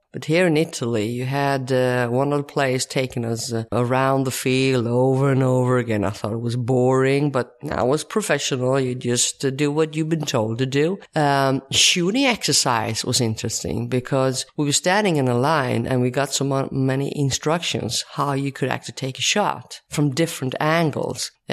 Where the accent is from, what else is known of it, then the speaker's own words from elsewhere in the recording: Sweden; I come from Sweden.